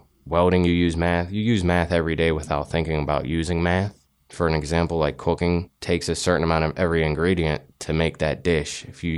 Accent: Carnegie, Pennsylvania, United States; I grew up in Carnegie, Pennsylvania, and moved to McDonald.

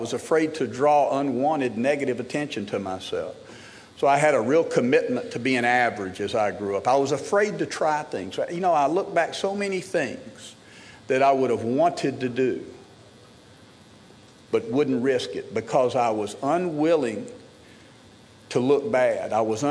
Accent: Smyrna, Tennessee, United States; And I grew up in Smyrna, Tennessee, which is a small town about 30 miles out of Nashville.

